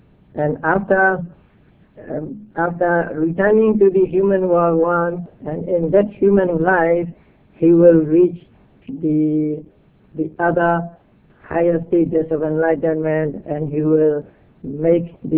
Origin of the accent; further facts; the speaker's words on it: Mandalay, Mandalay Region, Myanmar; English is a second language; There was a man in my hometown, Mandalay.